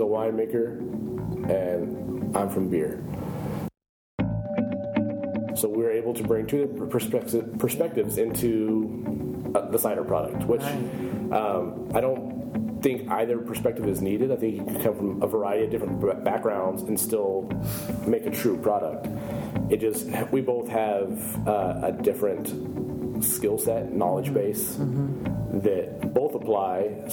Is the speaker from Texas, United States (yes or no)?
yes; Texas, United States; now in Portland, United States; I'm Texan born and raised.